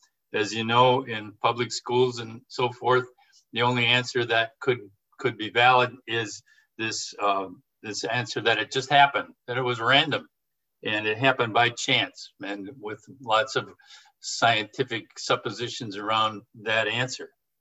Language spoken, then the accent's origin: English; Boek, Mecklenburg-Vorpommern, Germany; but yes, I'm from Boek, Germany.